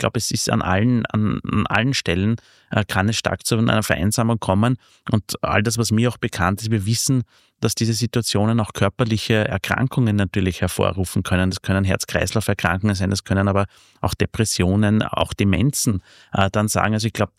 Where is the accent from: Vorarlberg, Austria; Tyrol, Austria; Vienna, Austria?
Vienna, Austria; Ich bin Wiener an sich und lebe jetzt seit 20, 30 Jahren außerhalb von Wien.